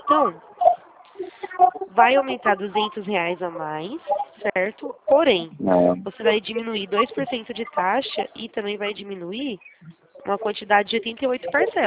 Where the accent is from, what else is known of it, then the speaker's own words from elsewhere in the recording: Campinas, São Paulo, Brazil; eu sou de Campinas, interior de São Paulo